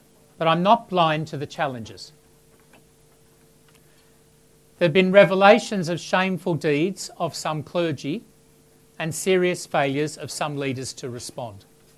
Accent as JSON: {"language": "English", "town": "Lakemba", "region": "New South Wales", "country": "Australia", "tie": "born or raised there", "said": "I grew up first around Lakemba, then Longaville. My dad's chemist shop was in Lakemba, and my schools were there and in Lane Cove and Ryde and Riverview."}